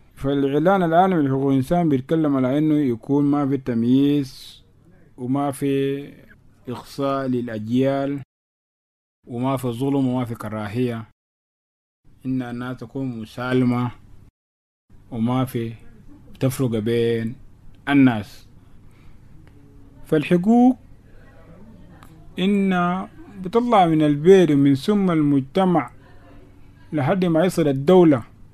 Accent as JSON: {"language": "Arabic", "country": "South Sudan", "said": "فنحن كجنوب سودانيين"}